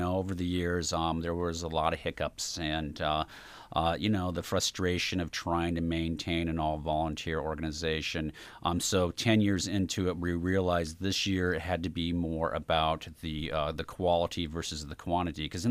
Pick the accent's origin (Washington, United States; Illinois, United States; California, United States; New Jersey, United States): Washington, United States; Seattle; And I'm from Seattle originally, and I've got some good stories about the Seattle International Film Festival.